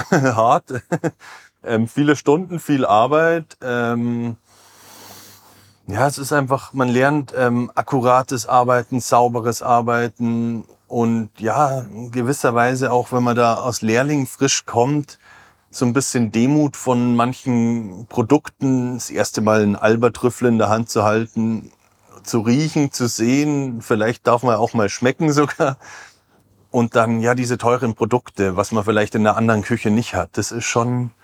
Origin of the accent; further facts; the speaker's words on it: Prien am Chiemsee, Bavaria, Germany; aus Prien am Chiemsee. Ich bin Koch aus Leidenschaft und bin gebürtiger Priener, Chiemgauer. Bin aufgewachsen, zur Schule gegangen, habe gelernt in Prien